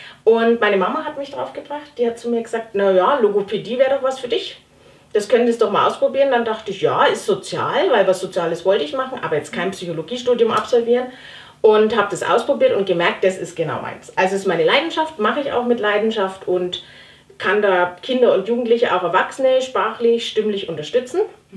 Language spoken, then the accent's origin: German; Schwarzenbach an der Saale, Bavaria, Germany; also born or lived in Fulda; ich bin 37 Jahre alt, geboren bin ich in Fulda in Hessen und bin dann mit meiner Familie wieder zurückgezogen ins schöne, beschauliche Schwarzenbach-Saale bei Hof. Da sind unsere ganzen Verwandten und da habe ich dann auch meine Kindheit und Jugend verbracht